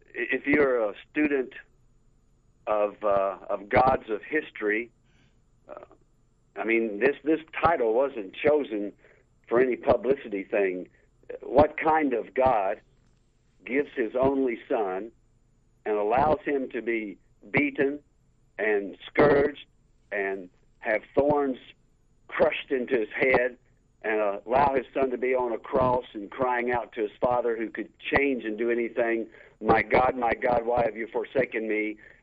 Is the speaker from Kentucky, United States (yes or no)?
yes; Kentucky, United States; I grew up in north central Kentucky. If you were to sort of drop a point between Lexington, Kentucky, Cincinnati, Ohio, and Louisville, Kentucky, I'm somewhere in the middle of all of t